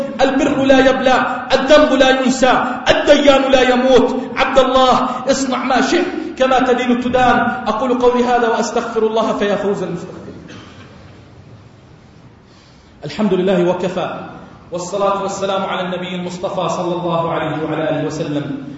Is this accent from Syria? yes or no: no; Jordan; اللهم اجعل بلدنا الأردن واحة للأمن والأمان